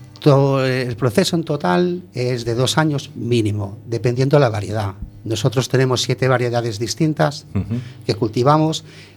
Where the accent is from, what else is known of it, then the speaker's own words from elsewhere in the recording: Barcelona, Catalonia, Spain; now in A Coruña, Spain; Yo soy de Barcelona, vine aquí